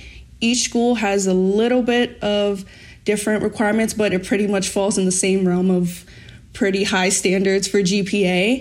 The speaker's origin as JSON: {"language": "English", "town": "Spring Valley", "region": "New York", "country": "United States", "tie": "born or raised there", "also_born_or_lived": "Bronx / Middletown", "said": "So I was actually born in the Bronx. And then after a couple years, my family moved to Middletown, New York. That's in Orange County. And then after a few years, we moved to Spring Valley, New York."}